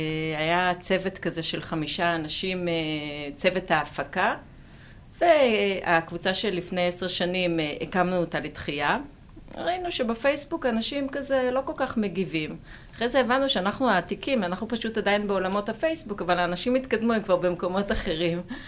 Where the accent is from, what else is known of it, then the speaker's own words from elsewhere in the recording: Kfar Saba, Central District, Israel; אנחנו הולכים להיות בני 50, חלקנו כבר, חלקנו עומדים להיות בני 50, ורובנו גדלנו בכפר סבא של פעם, כפר סבא של הפרדסים, שהייתה כפר קטן.